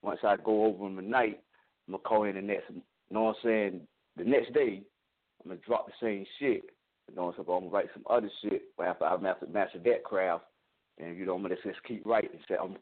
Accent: Plymouth, North Carolina, United States; And I'm from Plymouth, North Carolina.

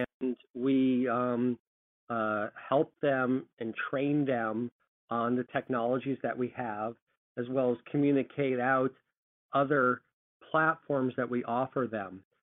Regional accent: Minnesota, United States; I grew up in Minnesota and Twin Cities, you know, public television, you know, it's always been a part of me.

